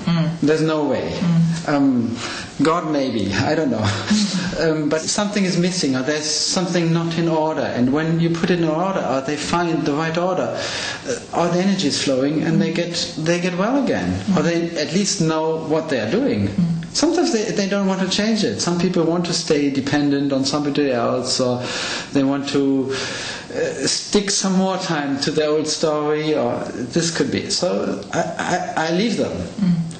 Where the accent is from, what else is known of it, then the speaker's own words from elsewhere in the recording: Hanover, Lower Saxony, Germany; I grew up in Hanover, which is in the north of Germany. This is where I studied chemistry.